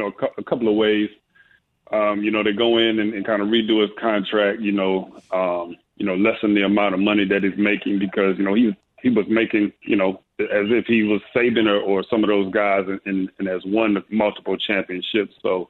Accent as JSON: {"language": "English", "region": "Ohio", "country": "United States", "tie": "born or raised there", "said": "Yes, I grew up in Ohio, and my older brother was a big-time Michigan fan."}